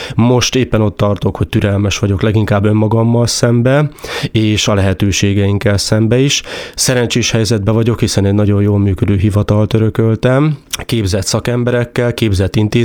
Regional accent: Nyékládháza, Borsod-Abaúj-Zemplén, Hungary; Tőzsgyökeres nyéklátháziként ismerem a települést, hiszen őseim is ott élnek. Így gyerekeskedtem, is sportoltam, itt nőttem fel a településen, majd Szombathelyen egy kitérő után, hiszen főiskolás éveimet ott töltöttem, visszatértem a településre

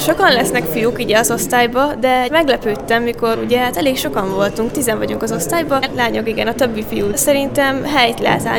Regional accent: Nyírtelek, Szabolcs-Szatmár-Bereg, Hungary; Nyírtelken nőttem fel.

